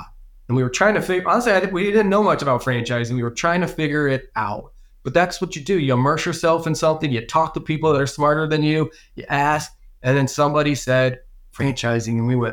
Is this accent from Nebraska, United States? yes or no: no; Cincinnati, Ohio, United States; now in Charlotte, United States; I'm born and raised in Cincinnati. Hooday, go Bengals. And it was hard to leave Cincinnati and move to Charlotte.